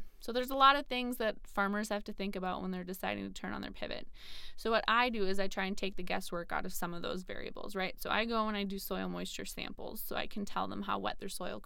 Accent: Shoreview, Minnesota, United States; So then I grew up down in Shoreview, but my aunt and uncle farm in Rolog.

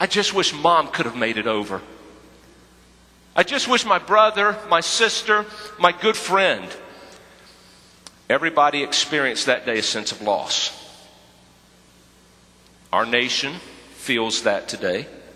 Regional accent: North Carolina, United States; accent: North Carolina; This is where my North Carolina accent may get in the way.

